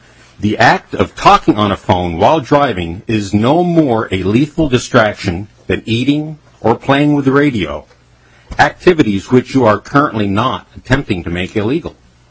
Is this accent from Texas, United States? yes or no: no; Big Lake, Minnesota, United States; I'm from Big Lake, Minnesota, and I work as an engineering consultant in the nuclear industry